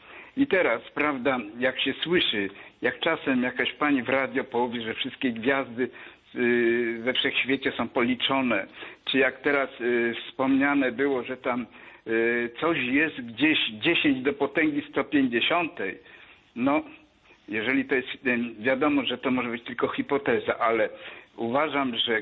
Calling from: Greater Poland Voivodeship, Poland; jestem z Wielkopolski.

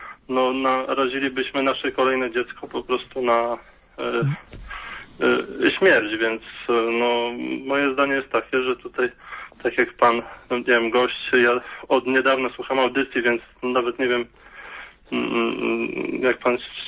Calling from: Dąbrowa, Kuyavian-Pomeranian Voivodeship, Poland; Jestem z Dąbrowy, okolicy Mogilna w Kujawsko-Pomorskim

